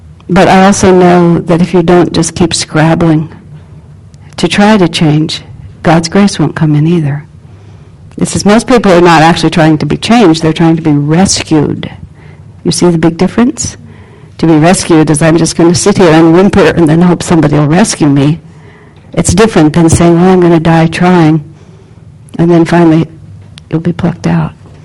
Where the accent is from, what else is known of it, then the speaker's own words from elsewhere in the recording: El Paso, Texas, United States; I grew up in El Paso, Texas, and we had to get anywhere from El Paso, you had to drive hours and hours across this flat, featureless desert.